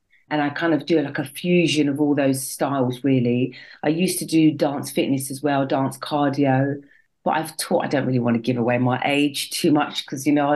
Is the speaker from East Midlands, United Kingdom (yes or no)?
no; St Albans, East of England, United Kingdom; I was born and bred in St. Albans, moved away for a long time, came back.